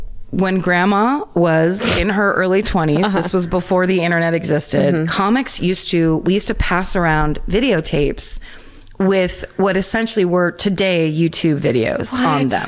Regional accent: California, United States; No, I'm from Northern California.

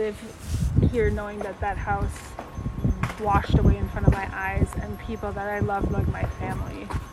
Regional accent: Chicago, Illinois, United States; Okay, so I am from Chicago.

